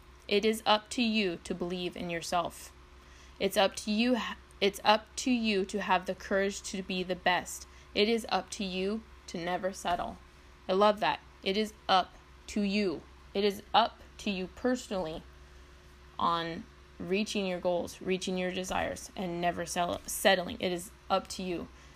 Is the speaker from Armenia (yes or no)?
no; Colorado, United States; also born or lived in Wyoming; I grew up in Colorado, Wyoming area, anyway, and so we moved across states, and we obviously had never done that before.